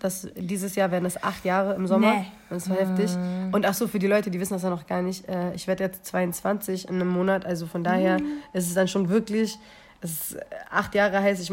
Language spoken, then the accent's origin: German; Berlin, Germany; Nein, wir sind Berliner, wir sind stolz drauf. Nice. Berlin bleibt hart, weißt du? Represent. Ja. Ich komme aus dem Wedding. Das ist meine Ecke.